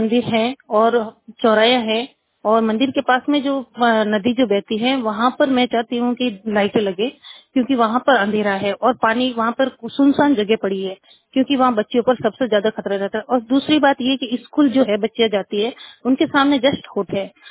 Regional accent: Ramsin, Rajasthan, India; मैं रामसिन की रहने वाली हूँ। मेरा थाना रामसिन में पड़ता है

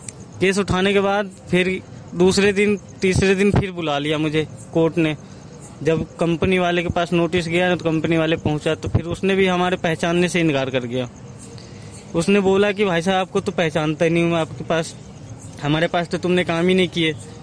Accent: Bihar, India; now in Manesar, India; बिहार से, IIT मानेसर, मैं बिहार के रहने वाला हूँ।

